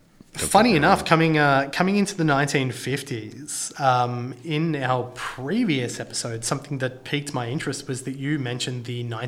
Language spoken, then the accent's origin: English; Victoria, Australia; my home state of Victoria.